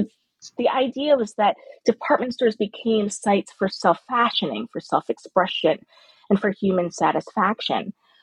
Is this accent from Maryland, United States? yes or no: yes; Baltimore, Maryland, United States; I'm from Baltimore, so this is always, but D.C. and Baltimore are very southern